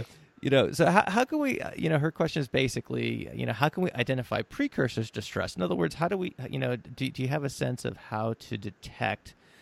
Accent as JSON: {"language": "English", "region": "New Hampshire", "country": "United States", "said": "we did a really unscientific study here in my home state of New Hampshire"}